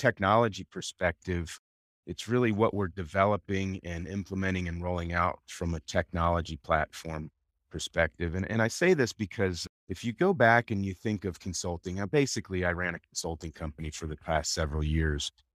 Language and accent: English; the South, United States; I am from the South, so.